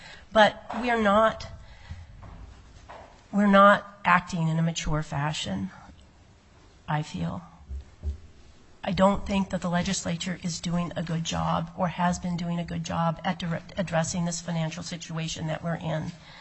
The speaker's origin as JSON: {"language": "English", "region": "Alaska", "country": "United States", "tie": "born or raised there", "said": "I was born and raised in Alaska. My parents were born and raised in Alaska. My grandparents were raised in Alaska. I have been here my entire life."}